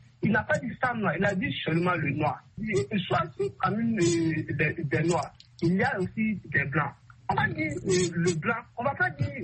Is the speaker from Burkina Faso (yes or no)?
yes; Burkina Faso; Puisque même chez moi, au Burkina Faso